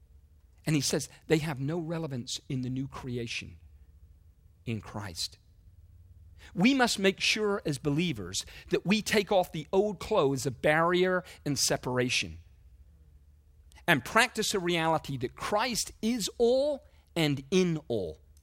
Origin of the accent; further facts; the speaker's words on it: England, United Kingdom; I'm an Englishman. Who you graciously allow to live here.